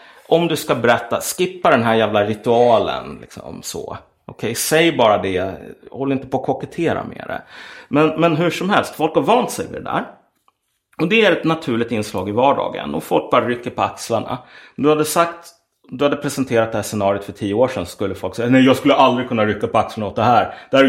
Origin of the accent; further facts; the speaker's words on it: Umeå, Västerbotten County, Sweden; born there; jag är född på Umeå BB